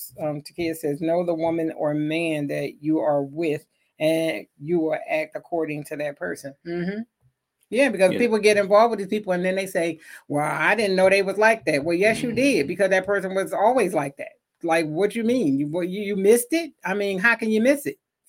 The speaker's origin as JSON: {"language": "English", "town": "Philadelphia", "region": "Pennsylvania", "country": "United States", "tie": "born or raised there", "said": "growing up in Philly, that's all you pretty much seen."}